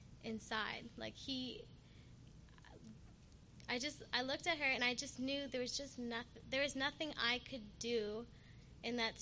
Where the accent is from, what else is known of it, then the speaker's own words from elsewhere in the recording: Surrey, British Columbia, Canada; I am from Surrey, Canada.